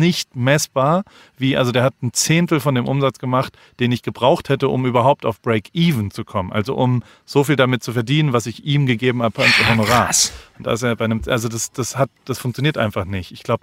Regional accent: United States; German is a second language; immerhin komme ich aus Amerika

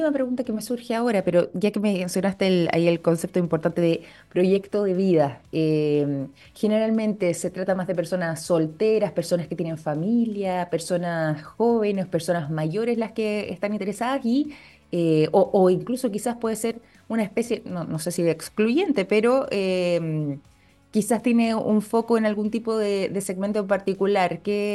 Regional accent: Chile; quizás incluso como chilenos o como latinos desconocemos

